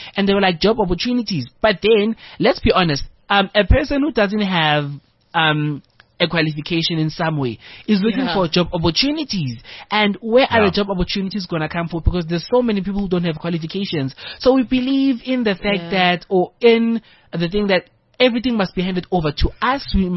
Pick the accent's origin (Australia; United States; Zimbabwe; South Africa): South Africa